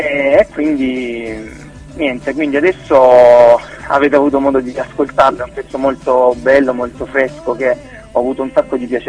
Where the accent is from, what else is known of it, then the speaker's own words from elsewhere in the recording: Apulia, Italy; io sono di Lecce, un paesino vicino Lecce, si chiama. Sì, quindi ho il mare proprio a tre passi da me